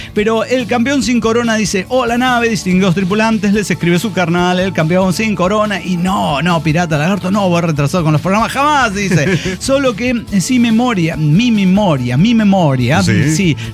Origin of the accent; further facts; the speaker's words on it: Tamaulipas, Mexico; born there; yo nací, no sé, en Tamaulipas y no me identifico mucho con la locura del metro chilango